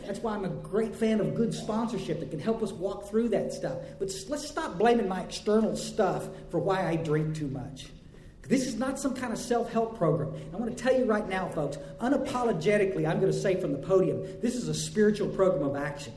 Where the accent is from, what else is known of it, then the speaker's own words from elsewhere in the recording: Texas, United States; I got sober finally up in North Texas, but I floundered around with this thing for a long time. I grew up in the hill country.